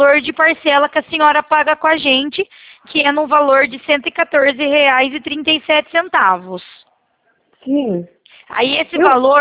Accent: Limeira, São Paulo, Brazil; Eu sou de Limeira

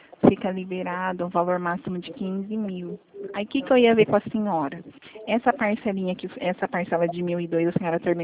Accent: Presidente Prudente, São Paulo, Brazil; sou de Prudente.

